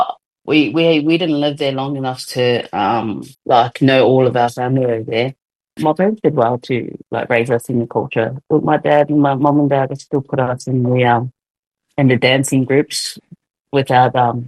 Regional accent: Arorangi, Cook Islands; I'm from Arorangi, which is a nice place. If anyone wants to come to the Cook Islands, let me know.

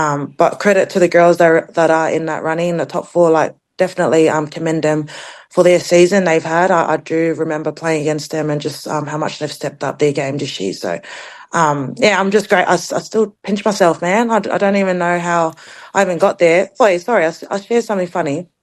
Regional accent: Australia; born there; but I was born here in Australia

